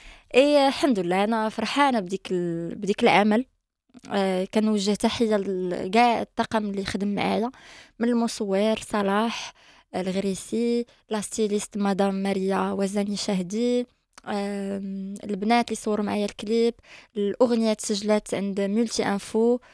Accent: Fez, Fès-Meknès, Morocco; تصور في مدينة فاس باللباس ديال فاس التقاليد ديال فاس وانا بنت فاس

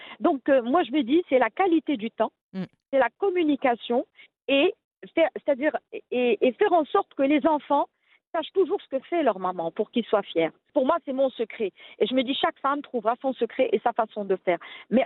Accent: Rabat, Rabat-Salé-Kénitra, Morocco; Moi, je suis née, j'ai grandi à Rabat. Donc, juste pour expliquer les deux, mon père est de Ouazen, ma mère est de Rabat.

